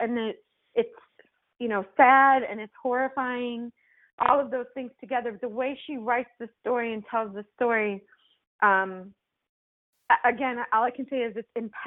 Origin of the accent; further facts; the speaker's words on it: Florida, United States; I grew up in Florida, so they teach this in school.